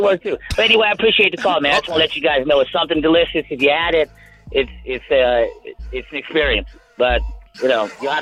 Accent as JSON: {"language": "English", "region": "New York", "country": "United States", "said": "Yeah, I'm from New York."}